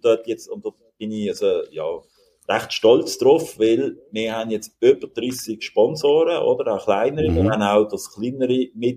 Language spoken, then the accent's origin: German; Basel, Basel-Stadt, Switzerland; accent: Basel German; wir hören ja meinem Akzent an, wir sind hier in Basel, oder?